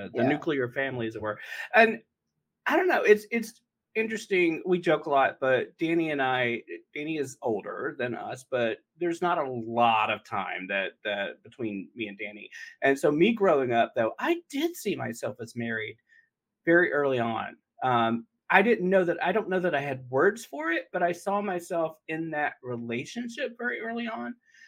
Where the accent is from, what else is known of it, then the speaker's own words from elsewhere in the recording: North Carolina, United States; I think that it was very rooted in sort of how I was made to feel about being gay growing up in North Carolina.